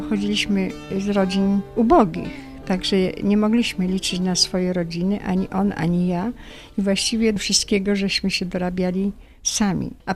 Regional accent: Poznań, Greater Poland Voivodeship, Poland; now in Białystok, Poland; ponieważ rodem jestem z Poznania, więc jest ta różnica kulturowa i obyczajowa i tak dalej.

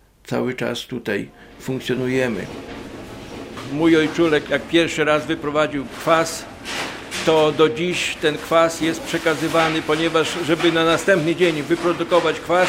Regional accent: Ciechanowiec, Podlaskie Voivodeship, Poland; born there; Ja urodziłem się już w Ciechanowcu.

